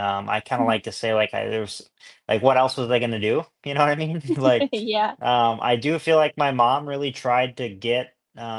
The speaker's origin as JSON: {"language": "English", "town": "Millville", "region": "Minnesota", "country": "United States", "tie": "born or raised there", "said": "My parents own Millville, so I was born in 89 in Minnesota and basically grew up with like yeah, Spring Creek Motocross Park, Millville in my backyard."}